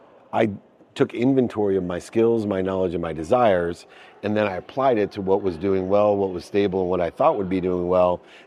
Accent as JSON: {"language": "English", "town": "Akron", "region": "Ohio", "country": "United States", "said": "I come from Akron, Ohio, single mom, six kids, two-bedroom apartment"}